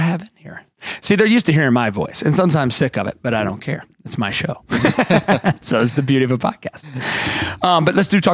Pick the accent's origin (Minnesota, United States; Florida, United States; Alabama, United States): Alabama, United States; Now, I'm from South Alabama, and this is not a knock and or a compliment.